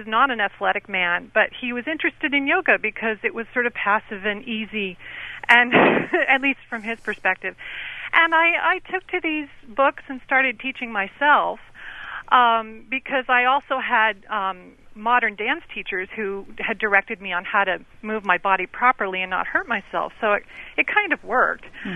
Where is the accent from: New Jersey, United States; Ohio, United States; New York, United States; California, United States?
California, United States; I grew up in Southern California, I should clarify, and I was going to school in Los Angeles during the age of pretty much Shirley MacLaine.